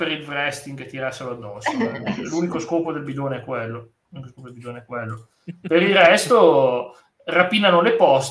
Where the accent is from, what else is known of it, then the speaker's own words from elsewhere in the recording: Lombardy, Italy; No, dalle mie parti, ragazzi, non è dalle mie parti, vicino a Milano